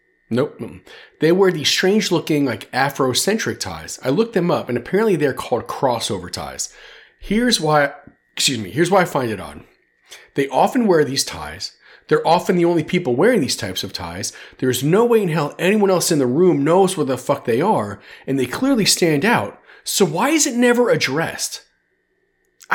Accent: New York City, New York, United States; I grew up in New York City.

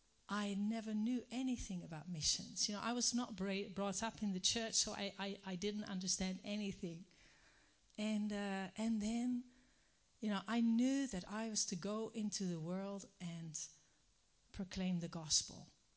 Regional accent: Netherlands; this is my husband, Willem, and I come from Holland, and it's really nice to meet you

